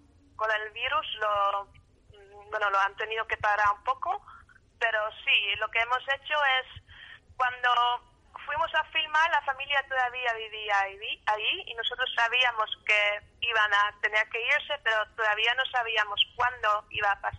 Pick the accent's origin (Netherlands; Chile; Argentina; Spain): Netherlands; yo soy media española, media holandesa, pero estoy viviendo toda mi vida en Holanda ya.